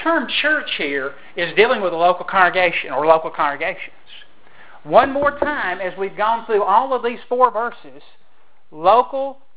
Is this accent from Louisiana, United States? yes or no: no; New York, United States; accent: southern; I'd say, no, I'm from New York. And they'd really laugh, you know, because of my southern accent.